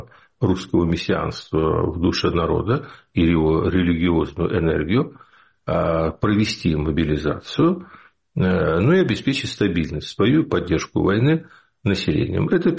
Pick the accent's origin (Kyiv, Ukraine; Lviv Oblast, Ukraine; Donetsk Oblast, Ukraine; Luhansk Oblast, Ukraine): Kyiv, Ukraine; born there; Но я действительно не украинец. Я русский, родившийся в Киеве.